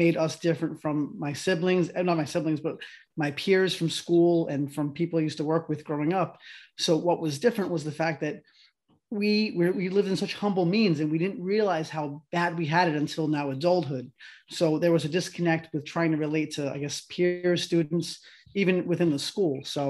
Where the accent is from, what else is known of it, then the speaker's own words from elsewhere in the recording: Oakland, New Jersey, United States; also born or lived in Paterson; Originally, I was born in Patterson. So we bounced around a lot. We moved around a lot as children, unfortunately, but ultimately we managed to migrate to Oakland, New Jersey, which is in Bergen County.